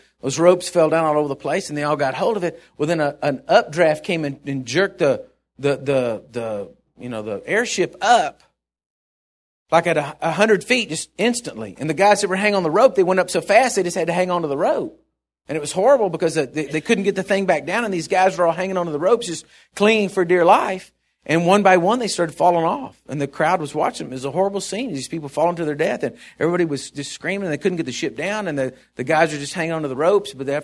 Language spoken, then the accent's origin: English; Texas, United States; I'm from Texas. I'm a believer in Jesus Christ.